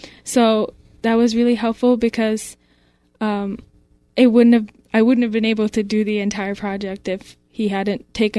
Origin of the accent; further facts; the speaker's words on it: White Plains, New York, United States; born there; I was born in White Plains.